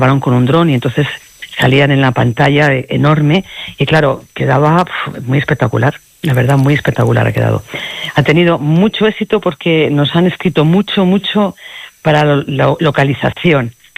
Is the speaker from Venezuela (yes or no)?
no; Castile and León, Spain; he presentado cosas de mi provincia también, de Salamanca, de varios sitios